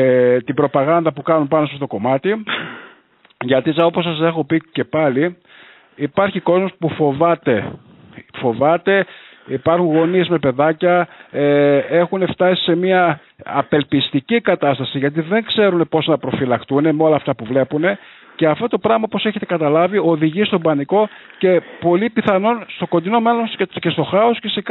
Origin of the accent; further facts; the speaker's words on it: Greece; γιατί εγώ σαν Έλληνας πολίτης άρχισα να φοβάμαι ότι δεν υπάρχει δικαιοσύνη